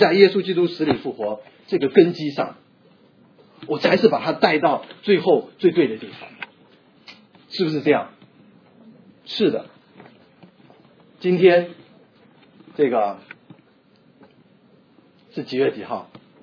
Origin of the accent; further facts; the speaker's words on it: China; 我们中国人对死亡是带着恐惧啊